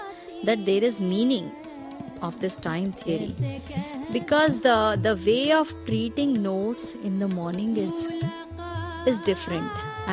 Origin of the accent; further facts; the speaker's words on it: North India, India; I come from North Indian classic, North Indian family.